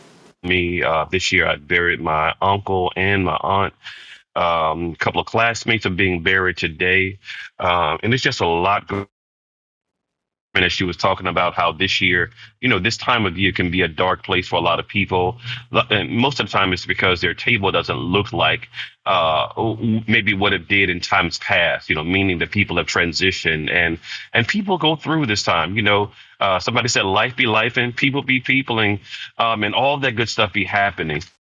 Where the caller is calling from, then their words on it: Petersburg, Virginia, United States; So I'm tapping in from Petersburg, Virginia.